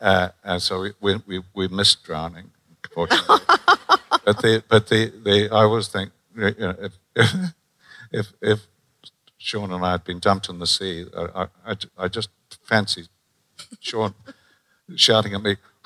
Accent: Northern Ireland, United Kingdom; born there; I was born in Northern Ireland, but I never had that Northern Irish accent

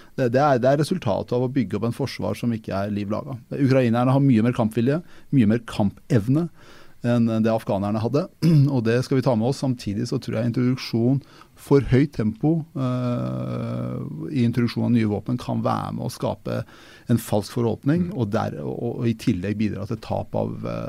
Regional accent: Porsgrunn, Telemark, Norway; Jeg kan ta eksempler fra min hjemby i Porsgrunn og Skien

